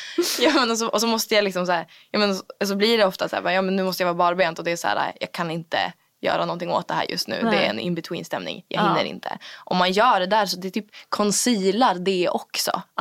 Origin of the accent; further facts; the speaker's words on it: Umeå, Västerbotten County, Sweden; Men jag semestrar ju mest upp till min hemstad.